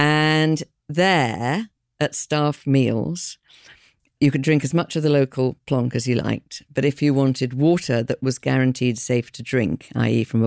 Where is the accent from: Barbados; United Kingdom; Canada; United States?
United Kingdom; And then I set off on a Greyhound bus, as British students did then, oblivious to any kind of danger that might lurk there.